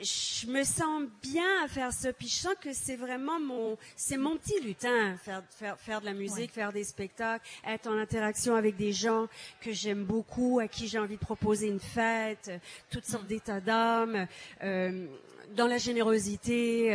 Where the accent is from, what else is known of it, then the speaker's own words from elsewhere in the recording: Acadia, Canada; bon d'abord on est des Acadiens, hein.